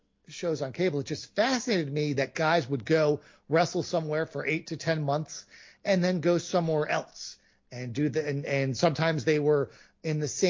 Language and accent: English; Northeast, United States; When I first got in the 80s, of course, I grew up in the Northeast.